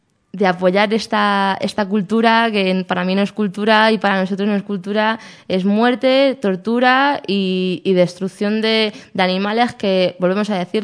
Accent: Leganés, Community of Madrid, Spain; somos de Leganés, estos de aquí en Raíces de Saúco.

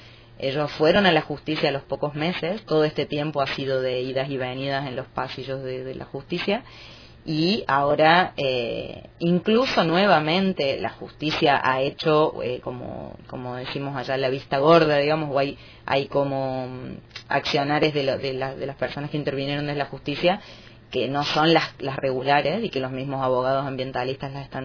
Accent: Río Cuarto, Córdoba, Argentina; empezó en Río Cuarto, que es mi ciudad de origen

